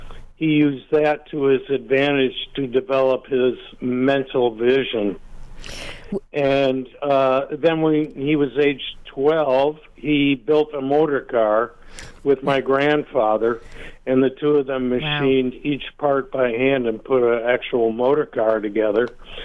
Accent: Detroit, Michigan, United States; No, we weren't, because I grew up in Detroit

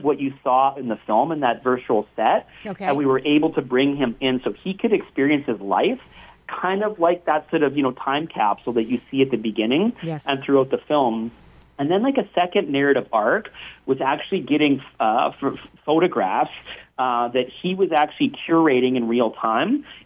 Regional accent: Canada; accent: Canadian; I'm Canadian, as you can likely tell in my accent.

